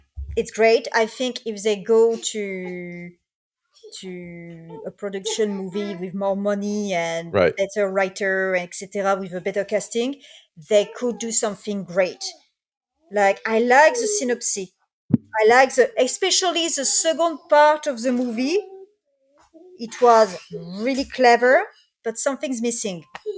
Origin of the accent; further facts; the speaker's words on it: the North, France; English is a second language; I came from North of France